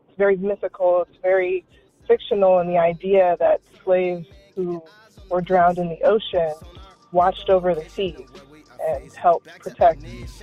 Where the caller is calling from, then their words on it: California, United States; I'm calling from California.